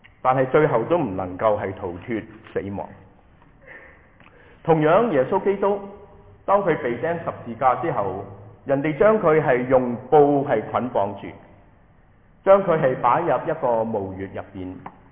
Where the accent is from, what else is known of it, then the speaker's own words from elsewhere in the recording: Hong Kong; 是我们香港人说浪费心机挨眼瞓啊